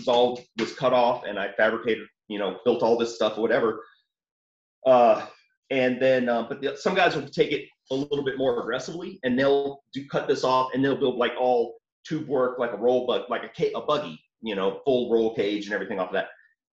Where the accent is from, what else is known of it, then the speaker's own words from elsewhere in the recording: New Orleans, Louisiana, United States; I grew up in New Orleans, and I was always told I don't have an accent. I come out here, and there's, like, nobody knows where I'm from because I'm just generic, I guess.